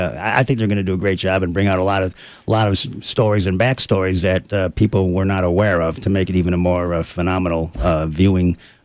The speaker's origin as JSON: {"language": "English", "region": "Midwest", "country": "United States", "moved": "yes", "lives_now": "San Diego, United States", "said": "I do not like cold and ice. I'm from the Midwest. I moved out here in the 70s, and I'm still thawing out, Richard."}